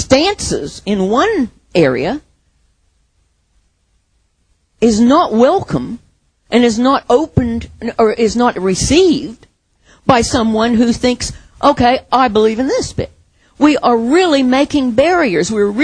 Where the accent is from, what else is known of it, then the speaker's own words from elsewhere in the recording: Midwest, United States; I grew up in the Midwest where you had bales of hay.